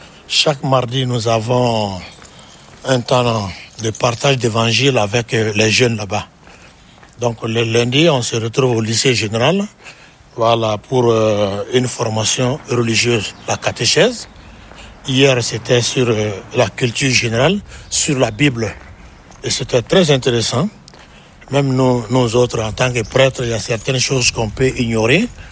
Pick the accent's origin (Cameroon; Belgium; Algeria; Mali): Mali; now in France; il y a beaucoup de choses qu'on trouve chez nous au Mali et on trouve ici dans cette boutique aussi.